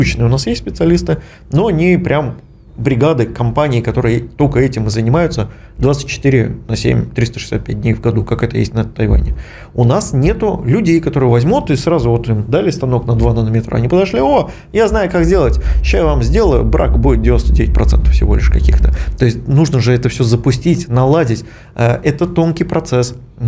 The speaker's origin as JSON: {"language": "Russian", "town": "Tolyatti", "region": "Samara Oblast", "country": "Russia", "said": "Я из Тольятти, я знаю, что там все получится."}